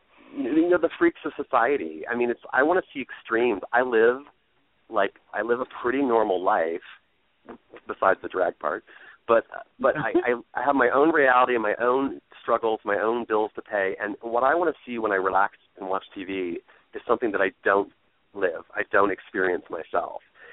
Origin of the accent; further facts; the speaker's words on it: North Carolina, United States; born there; I was born in North Carolina, and my mother still lives on the coast of North Carolina.